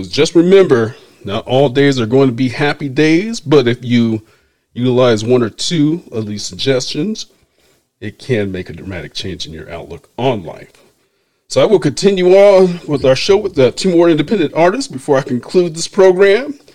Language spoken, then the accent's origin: English; San Francisco, California, United States; peeps in the San Francisco Bay Area. We were just talking about that earlier today, Bay Area. That's my hometown, to the Mission Districts.